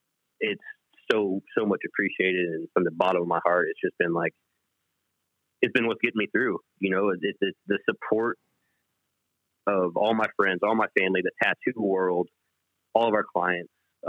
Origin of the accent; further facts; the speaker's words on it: Lansing, Kansas, United States; So I grew up in Kansas City. I grew up in a town right outside of Kansas City called Lansing. My dad was stationed at Fort Leavenworth.